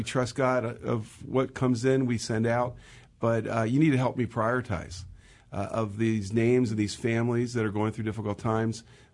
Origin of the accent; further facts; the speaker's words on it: Elizabethtown, Pennsylvania, United States; Fred and I grew up in the Elizabethtown area.